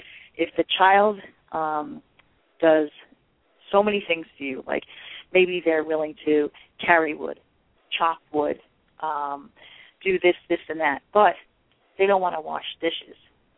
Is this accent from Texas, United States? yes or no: no; Jersey City, New Jersey, United States; And I grew up in Jersey City, so my Girl Scout experience was indoors, all indoor stuff